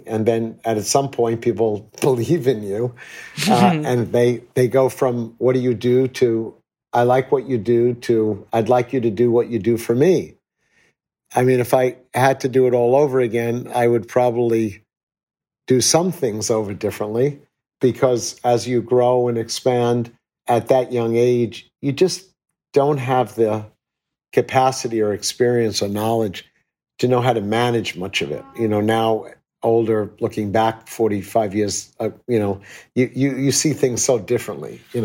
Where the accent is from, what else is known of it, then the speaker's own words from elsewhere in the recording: New York, United States; I was acting as a New Yorker, respecting and demonstrating the values of our great city.